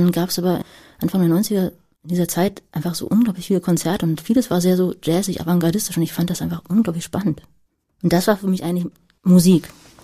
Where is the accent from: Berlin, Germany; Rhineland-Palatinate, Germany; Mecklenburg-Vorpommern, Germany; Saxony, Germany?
Berlin, Germany; dann bin ich in Lichtenberg groß geworden